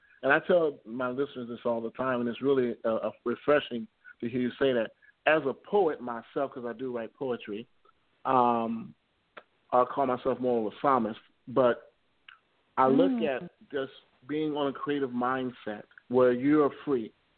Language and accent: English; Chicago, Illinois, United States; I'm from Chicago, Illinois. Grew up on the west side of Chicago.